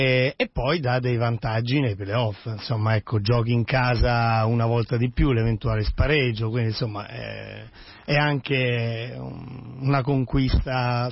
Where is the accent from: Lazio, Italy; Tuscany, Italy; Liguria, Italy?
Lazio, Italy; Rome; also born or lived in Milan; Casualmente, quindi mi sono passati 20 giorni e poi sono tornato subito a Roma.